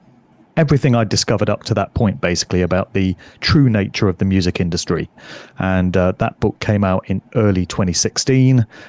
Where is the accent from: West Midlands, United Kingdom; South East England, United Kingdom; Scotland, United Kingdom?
South East England, United Kingdom; Oxford; I got started in a radio station in Oxford, which is my city of birth, in 1990. I find it quite ironic that I come from Oxford, given that that's Illuminati Central in England.